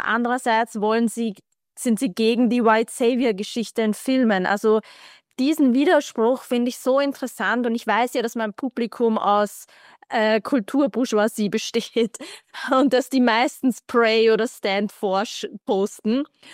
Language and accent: German; Iraq; weil ich bin aus dem Irak